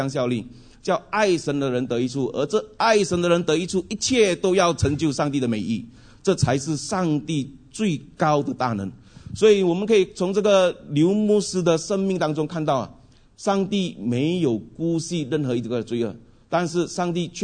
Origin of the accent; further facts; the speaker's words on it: Fujian, China; accent: Fujian; 我们福建话讲叫死干啊死，只有死罢了